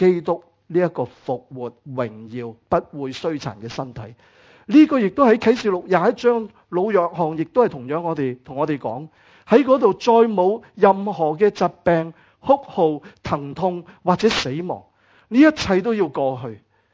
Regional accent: Hong Kong; 你估我哋香港人做唔做到呢？其实香港人好醒嘅。

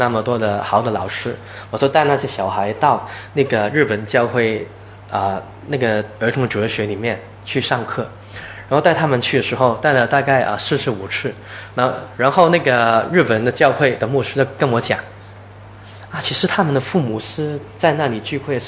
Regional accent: Hong Kong; 我是从香港来的

